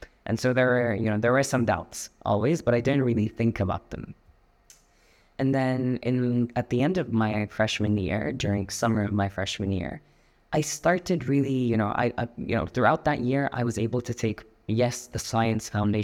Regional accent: Saudi Arabia; I'm Palestinian Jordanian, but I grew up in Saudi Arabia my whole life.

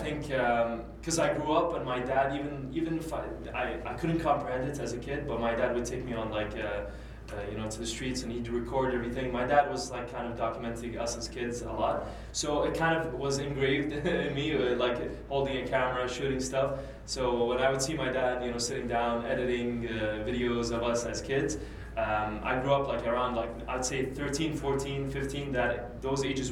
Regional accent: Sharjah, United Arab Emirates; also born or lived in Canada; recently, like the past month, I moved from Canada to UAE, back home where my parents are from. My parents are from Kuwait, although I was born and raised in Sharjah, UAE.

